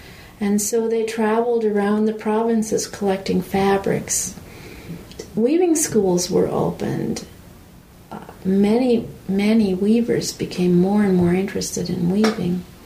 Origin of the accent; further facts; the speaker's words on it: United States; although I am truly an American, even though my ancestors were Swedish.